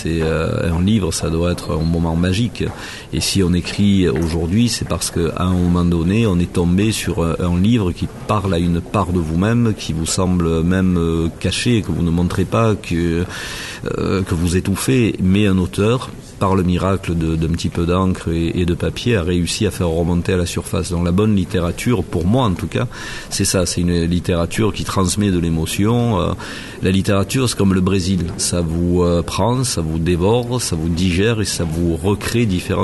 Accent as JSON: {"language": "French", "town": "Aix-en-Provence", "region": "Provence-Alpes-Côte d'Azur", "country": "France", "also_born_or_lived": "Marseille", "accent": "southern French", "said": "les gens auront remarqué à mon accent que je suis du Sud, je suis d'Aix-en-Provence et de Marseille."}